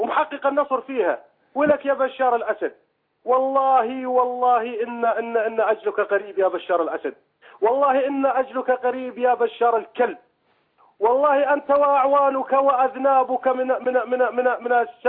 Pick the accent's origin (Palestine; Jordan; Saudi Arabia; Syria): Syria; Deir ez-Zor, Deir ez-Zor Governorate; أنا اللي أكلمك، أنا من دير الزور، أنا من رعاية العقيدات،